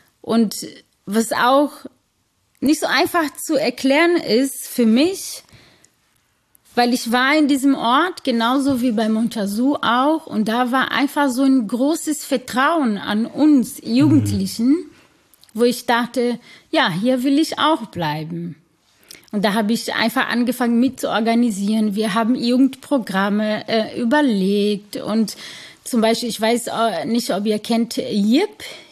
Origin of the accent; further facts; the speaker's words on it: Brazil; German is a second language; moved away as an adult; now in Germany; Ich komme aus Brasilien und bin fast 40 Jahre alt, habe zwei Kinder, lebe seit fast 12 Jahren in Deutschland